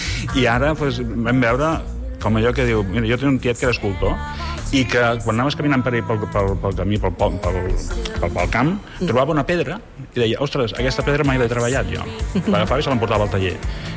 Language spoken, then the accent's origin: Catalan; Barcelona, Catalonia, Spain; born there; és la meva vila, Vila de Gràcia, on he nascut